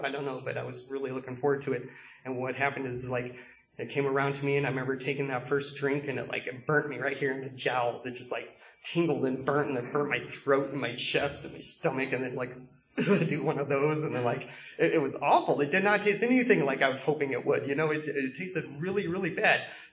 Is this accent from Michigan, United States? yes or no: no; Colorado, United States; I'll just start at the beginning, I suppose. I grew up in Colorado.